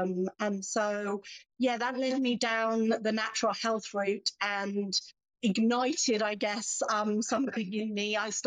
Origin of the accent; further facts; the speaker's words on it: England, United Kingdom; moved away as an adult; now in Australia; I grew up in England.